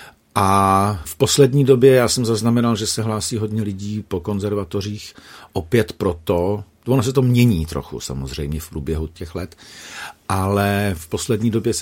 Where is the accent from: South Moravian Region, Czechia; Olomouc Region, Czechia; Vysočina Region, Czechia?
South Moravian Region, Czechia; Brno; also born or lived in Prague; já jsem se narodil v Praze, ale v Brně jsem vyrostl